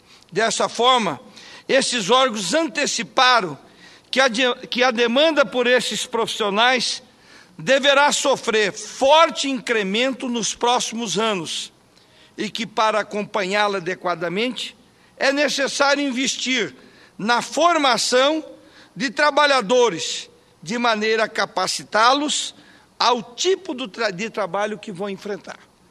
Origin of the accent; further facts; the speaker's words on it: Mato Grosso do Sul, Brazil; nasceu lá no meu estado, de um segmento que cuidam, da ação social no meu querido Mato Grosso do Sul.